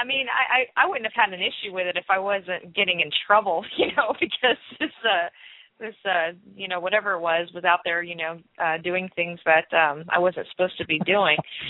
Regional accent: Arkansas, United States; But the most memorable UFO sightings were definitely from growing up in Arkansas.

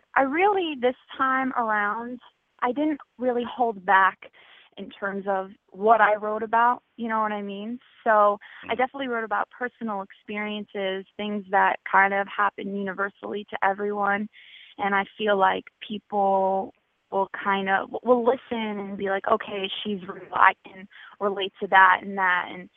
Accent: New Jersey, United States; Well, I'm 19. I'm from Jersey originally.

